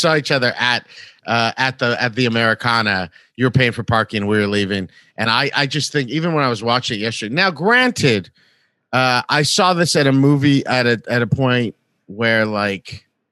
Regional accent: West Covina, California, United States; I used to go to the movies like all the time growing up in West Covina.

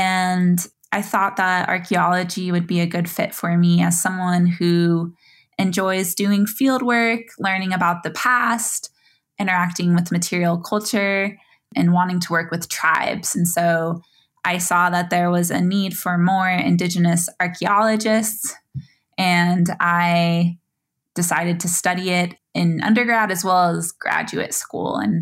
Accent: Red Lake, Minnesota, United States; I come from the Red Lake Ojibwe community, though I was raised away from Red Lake

